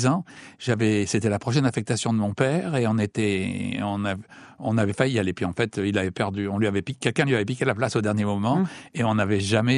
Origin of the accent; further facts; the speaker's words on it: Madagascar; born there; also born or lived in Saint-Pierre-et-Miquelon / Cameroon; Il a vécu en Algérie, à Djibouti, c'est comme ça que je suis né à Madagascar. Et puis, on est allé ensuite à Saint-Pierre-et-Miquelon, et puis ensuite au Cameroun.